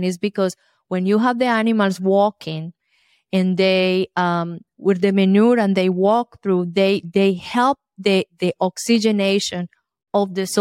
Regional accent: Colombia; English is a second language; now in United States; I come from Colombia, South America. Mm-hmm. And in Colombia, we eat all the animals, I mean, nose to tail, everything. When I came to the States

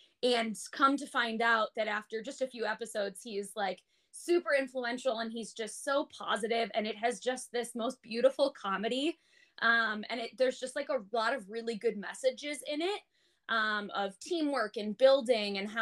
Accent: Chicago, Illinois, United States; My family, since being from growing up in Chicago, my family and I actually worked with the Walter County Payton Foundation most of my youth

